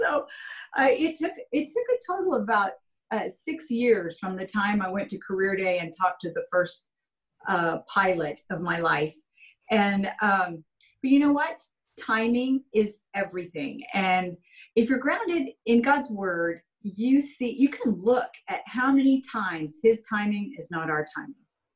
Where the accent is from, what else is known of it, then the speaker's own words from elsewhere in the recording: New Mexico, United States; also born or lived in Colorado; I grew up in Southern New Mexico. We had a little time up in Colorado, but down where I grew up, there really weren't lines drawn between guys and girls.